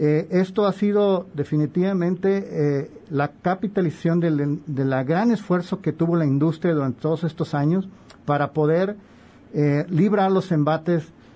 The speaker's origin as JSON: {"language": "Spanish", "town": "El Grullo", "region": "Jalisco", "country": "Mexico", "said": "yo soy del Grullo Jalisco, porcicultor del Grullo."}